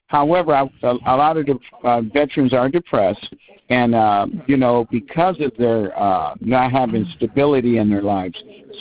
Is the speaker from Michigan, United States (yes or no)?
yes; Michigan, United States; also born or lived in California; I was born and raised in Michigan, Sheldon, but I've been in California for 40 years.